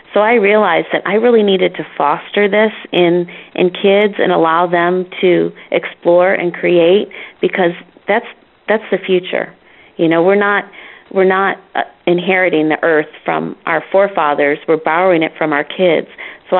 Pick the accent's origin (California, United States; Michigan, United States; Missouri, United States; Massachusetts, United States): Michigan, United States; and I'm also working with my home state of Michigan.